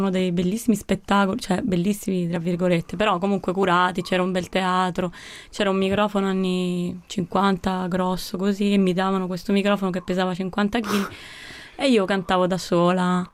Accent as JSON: {"language": "Italian", "region": "Sicily", "country": "Italy", "tie": "born or raised there", "also_born_or_lived": "Rome", "said": "in Sicilia, nata a Roma, ma cresciuta in Sicilia fino all'età di 27 anni."}